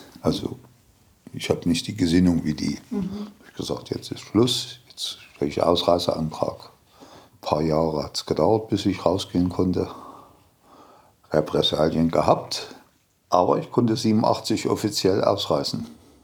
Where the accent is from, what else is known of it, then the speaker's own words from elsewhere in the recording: Erfurt, Thuringia, Germany; Also jetzt wird es 71. Ja, schon ein gutes Alter. Groß geworden bin ich in Erfurt. Das ist die Hauptstadt von Thüringen.